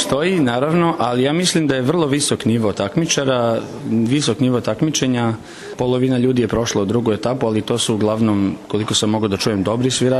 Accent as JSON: {"language": "Serbian", "region": "Belgrade", "country": "Serbia", "tie": "born or raised there", "lives_now": "Basel, Switzerland", "said": "jer sam ja odrastao u Beogradu, rođen sam u Beogradu, ovdje sam studirao naravno i završio studije, trenutno sam u Švajcarskoj u Bazelu na master studijama"}